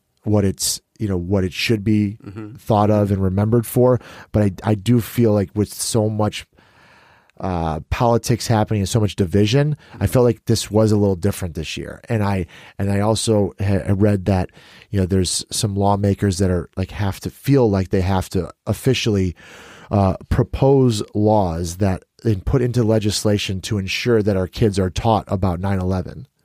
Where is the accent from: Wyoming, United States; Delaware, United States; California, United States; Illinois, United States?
Illinois, United States; Chicago; And I'm from Chicago. I never didn't go to New York that often.